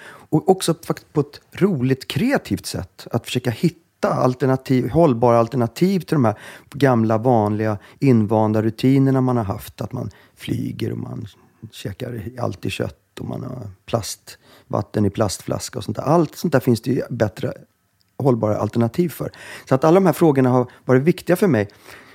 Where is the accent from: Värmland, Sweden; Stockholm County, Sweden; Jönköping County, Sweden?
Stockholm County, Sweden; Stockholm; Alltså Östersjön, vårat hav, som stockholmare här